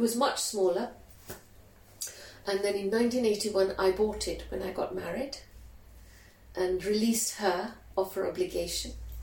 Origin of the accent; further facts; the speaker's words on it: Uganda; moved away; But the girls in the school were already told that I come from Uganda, I am displaced, and they need to be kind to me.